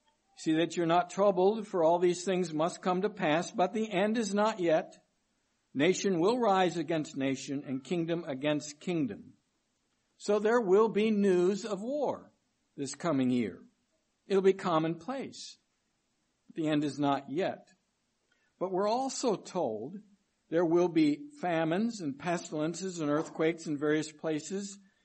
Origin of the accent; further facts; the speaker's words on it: Chicago, Illinois, United States; You know, my hometown is Chicago.